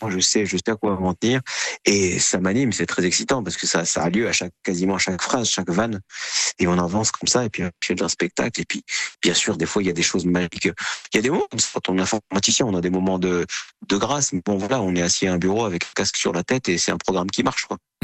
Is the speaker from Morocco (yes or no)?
yes; Morocco; Moi, j'ai un spectacle aussi dédié au Maroc parce que j'ai grandi au Maroc.